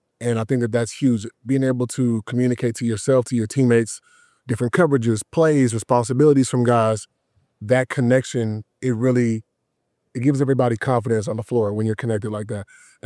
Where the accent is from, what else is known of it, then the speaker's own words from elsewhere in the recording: Houston, Texas, United States; now in Los Angeles, United States; I'm from Houston, though, so I'm kind of used to it, but I've been in L.A. for the past 18 years, so I've kind of gotten spoiled, you know?